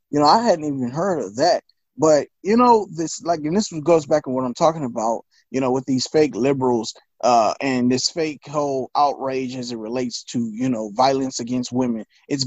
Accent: Michigan, United States; like it happened in my home state up in Michigan

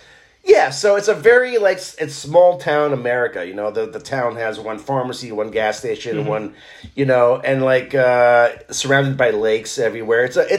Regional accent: Israel; I grew up in Israel, so I know more about, like, Israeli history than...

